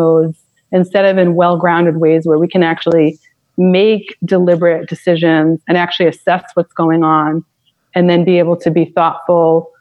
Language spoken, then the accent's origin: English; Boston, Massachusetts, United States; So I'm from Boston, as you know, and the state sandwich here is a fluffernutter.